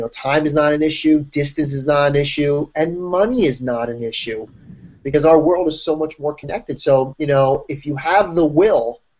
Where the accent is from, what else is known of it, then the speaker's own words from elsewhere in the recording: New Jersey, United States; moved away as an adult; now in New York, United States; Born and raised, but now I'm a New Yorker.